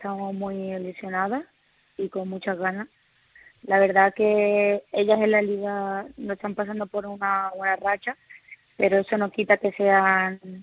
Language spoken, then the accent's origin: Spanish; Málaga, Andalusia, Spain; also born or lived in Barcelona; la verdad que he nacido allí en Barcelona, pero yo soy malagueña, me he criado aquí y soy una malagueña más.